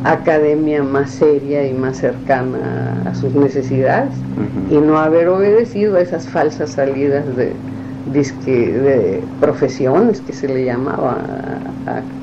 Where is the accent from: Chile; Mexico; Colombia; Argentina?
Mexico; Baja California; Yo como buena baja californiana soy proclive a decir la verdad